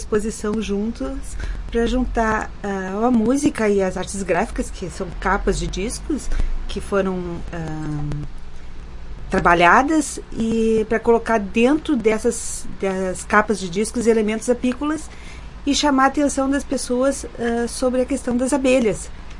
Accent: Porto Alegre, Rio Grande do Sul, Brazil; Eu sou de Porto Alegre

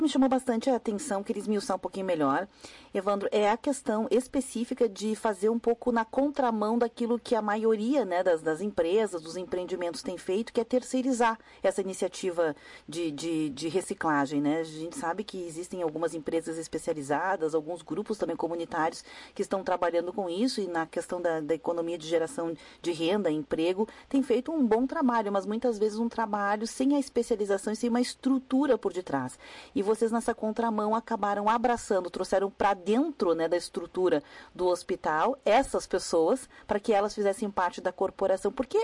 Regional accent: Rio Grande do Sul, Brazil; a gente tem visto, enquanto gaúchos, uma série de serviços, nós mesmos aqui na Serra

